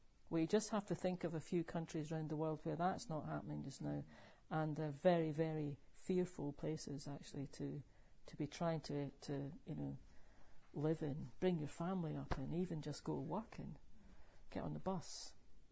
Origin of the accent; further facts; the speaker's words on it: Scotland, United Kingdom; born there; I wasn't born in the borders, I was born in Fife.